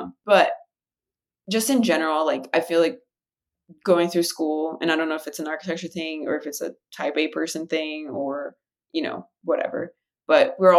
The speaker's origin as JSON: {"language": "English", "country": "Brazil", "said": "I'm from Brazil and I live here and my people are everywhere"}